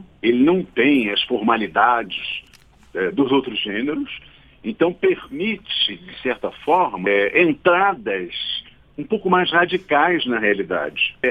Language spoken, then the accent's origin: Portuguese; Rio de Janeiro, Brazil; eu sou carioca, eu nasci e me criei em Copacabana, e hoje mesmo, já há um bom tempo, eu tenho também um apartamento em Copacabana, então eu passo temporadas em Copacabana, eu vou muito ao Rio